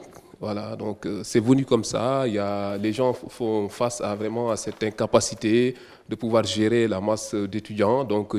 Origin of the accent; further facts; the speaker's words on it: Senegal; Bon, chez nous, au Sénégal, bien sûr, le nouveau gouvernement a un projet de construction d'universités régionales.